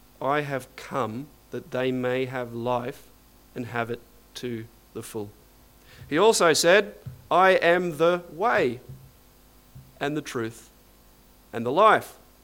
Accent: Terry Hills, New South Wales, Australia; I'm a typical middle-aged bloke who grew up on the northern beaches of Sydney. I grew up in Terry Hills, went to Manly High School, and actually went to the Sydney Japanese School for primary school, so definitely local.

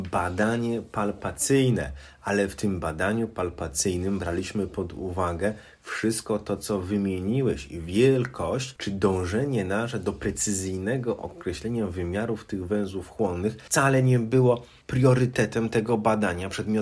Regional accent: Pomeranian Voivodeship, Poland; my jesteśmy z Pomorza

